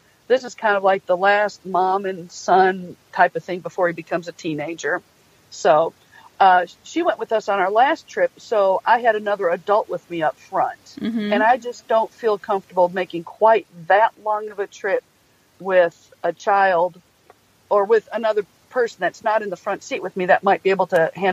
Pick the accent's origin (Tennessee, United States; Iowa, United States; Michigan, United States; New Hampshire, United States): Michigan, United States; Exactly, because I grew up in Michigan, and we would travel to Oklahoma and Texas by train.